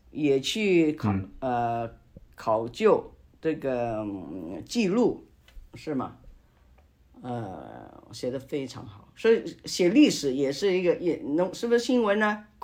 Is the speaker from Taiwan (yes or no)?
no; Hong Kong; accent: Hong Kong Mandarin; 不好意思啊，我的港普，我希望你讲得清楚。